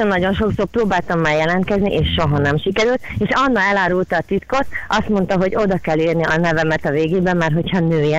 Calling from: Kemecse, Szabolcs-Szatmár-Bereg, Hungary; also born or lived in Nyíregyháza; én Kemecsén lakom jelenleg, nemrég költöztünk Nyíregyházáról oda, ott vagyok a pici babámmal Gyeden.

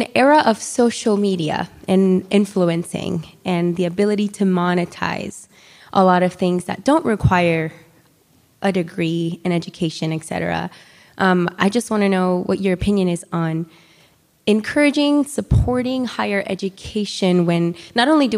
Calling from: Florida, United States; I'm joining you from Florida.

